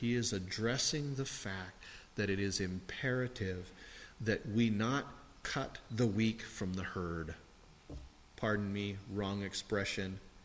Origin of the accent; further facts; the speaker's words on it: Anahola, Hawaii, United States; You know when I learned that verse growing up in Anahola on Kauai? Because it's on the east side of Kauai, we get lots of rain.